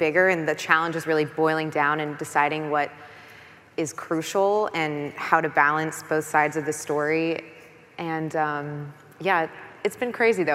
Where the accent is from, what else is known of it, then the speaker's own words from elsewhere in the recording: New Orleans, Louisiana, United States; I wasn't alive at the time it was going on, and I'm from New Orleans originally, so wasn't on my radar in that way.